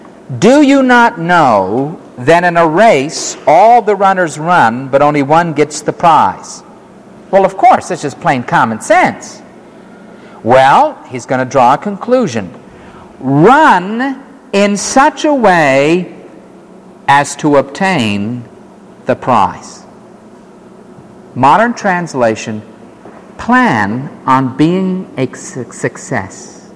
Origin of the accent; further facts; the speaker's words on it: New York City, New York, United States; Now, growing up in New York City, they don't have all this space, so nobody played football.